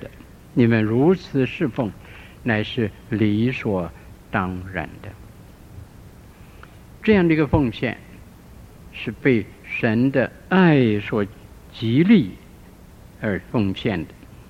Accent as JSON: {"language": "Chinese", "region": "Shandong", "country": "China", "tie": "born or raised there", "said": "我记得我小的时候住在山东一个地方，我五岁的时候"}